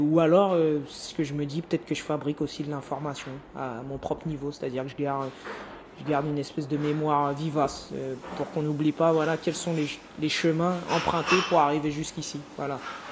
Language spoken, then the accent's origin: French; Martinique, France; Voilà, moi je suis des Antilles, je suis de la Martinique.